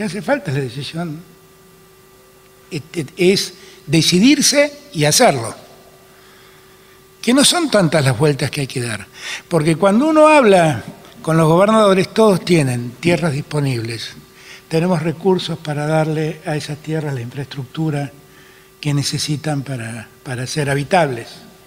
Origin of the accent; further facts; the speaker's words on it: Buenos Aires, Argentina; yo finalmente soy un bicho porteño, ¿eh? Yo despotrico contra mis porteños, de los que yo soy parte.